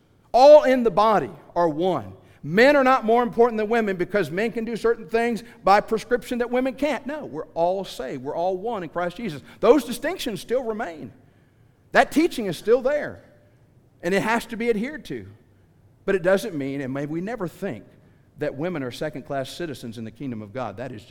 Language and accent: English; Tennessee, United States; and you got to remember, I'm from East Tennessee, provincial viewpoint, my world's very small